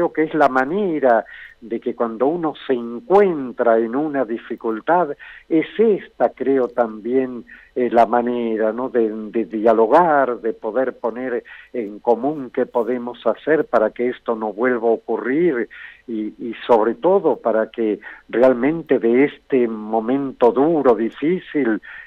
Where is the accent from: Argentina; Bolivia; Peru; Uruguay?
Argentina; ni como argentinos, ni como hombres que realmente queremos respetar lo humano